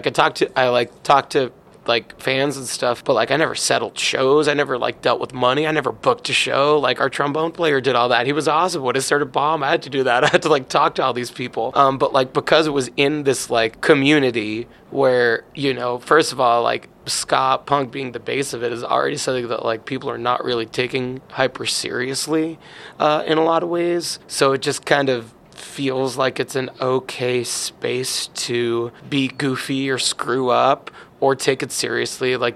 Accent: New York, United States; growing up in Long Island was awesome

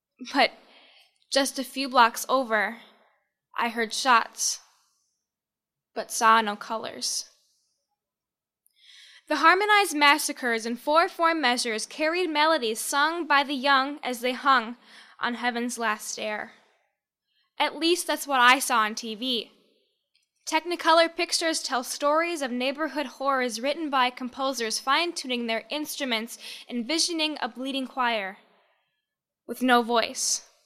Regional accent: Minneapolis, Minnesota, United States; I grew up in South Minneapolis, and South Minneapolis has different pockets. I lived in one of the pockets where I lived near violence

